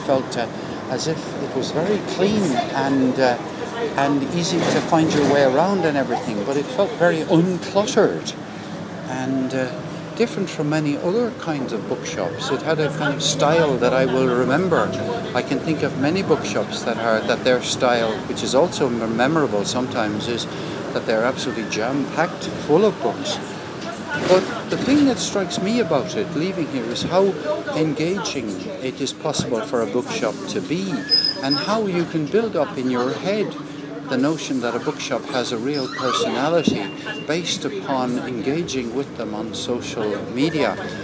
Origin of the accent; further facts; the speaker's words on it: Limerick, Munster, Ireland; Well, I mean, I'm an Omani from Limerick. My brother owns a bookshop